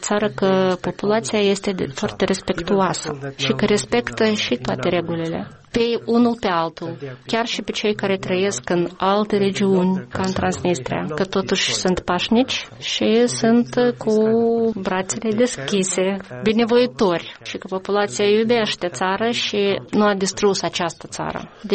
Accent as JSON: {"language": "Romanian", "country": "Albania", "second_language": "Romanian", "said": "Eu vin din Albania, sunt originar din Albania"}